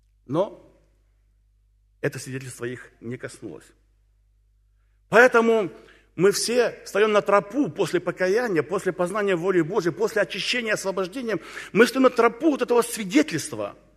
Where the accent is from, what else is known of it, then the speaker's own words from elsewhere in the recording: Tomsk, Tomsk Oblast, Russia; Я там тоже был не раз, потому что я из Сибири, из Томска.